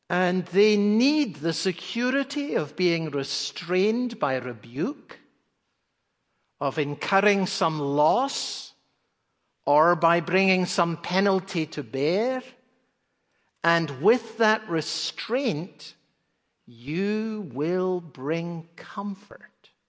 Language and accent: English; Edinburgh, Scotland, United Kingdom; he was a deacon in the little church in which we grew up in Edinburgh, Scotland.